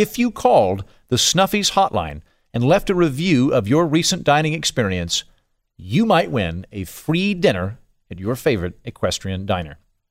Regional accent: Oklahoma, United States; that kind of impulse that I've got deep in my heart growing up in Oklahoma of don't mess with my farm

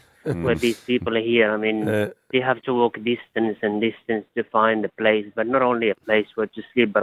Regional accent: Morocco; English is a second language; now in Australia; I grew up in an area also where we were isolated for 6 months with the snow in the mountain of the Atlas.

